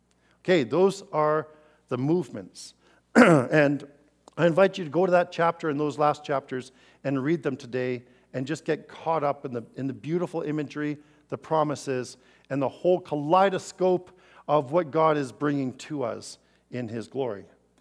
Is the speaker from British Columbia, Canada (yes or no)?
yes; British Columbia, Canada; I grew up in the Okanagan and wasn't very used to the ocean.